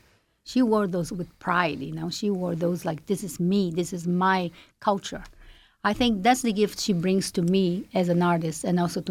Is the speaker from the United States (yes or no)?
no; Brazil; I'm from Brazil originally